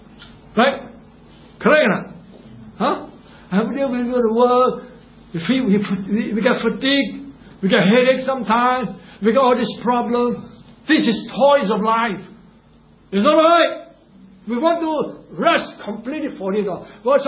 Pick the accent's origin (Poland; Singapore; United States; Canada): Singapore; I'm from Singapore.